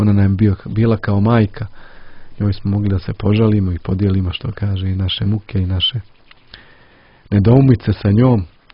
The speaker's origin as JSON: {"language": "Serbian", "region": "Danilovgrad", "country": "Montenegro", "tie": "born or raised there", "said": "Ja sam rodom iz Danilograda"}